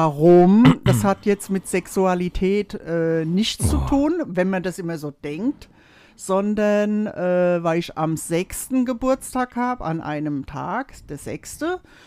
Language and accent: German; Mainz, Rhineland-Palatinate, Germany; Ja, wir kommen aus Mainz. Da haben wir so einen Dialekt, was manche gar nicht so verstehen.